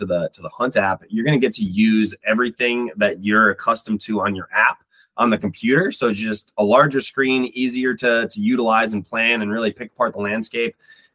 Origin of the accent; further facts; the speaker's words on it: Wisconsin, United States; I grew up in Wisconsin. You know, with the Horicon Marsh is my backyard, which is the largest cattail marsh in North America.